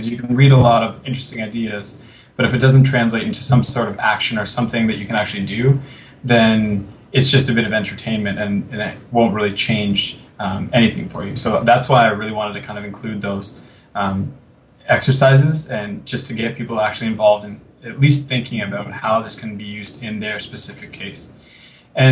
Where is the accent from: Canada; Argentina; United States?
Canada; because I'm from Canada, but I'm sure this is probably very similar in the States